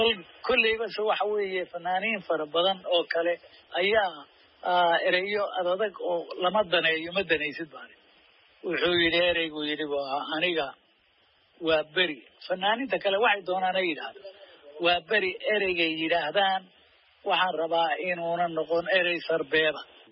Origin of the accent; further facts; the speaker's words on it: Somali Region, Ethiopia; waxaan kusoo barbaaray dalka Ethiopia oo qoomiyad ku joogaan deegaanka Soomaalida especially weliba Soomaalida iyo Oromada halkaasaan kusoo barbaaray